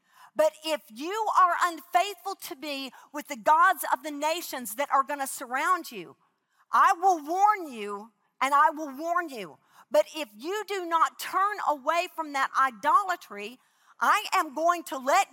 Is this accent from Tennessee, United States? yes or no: no; Houston, Texas, United States; I flew from Houston, of course, that's my hometown, into San Diego, a 3-hour and 1-minute flight.